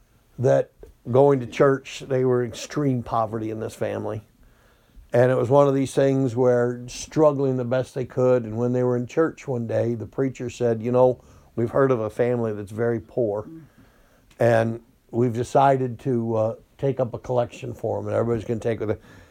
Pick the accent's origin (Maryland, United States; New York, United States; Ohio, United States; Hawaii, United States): New York, United States; Machias; I remember them all thinking that I was from the South because I was from Cattaraugus County and I had a different accent than them. Are you from the South, they'd say? And I know I'm from Machias.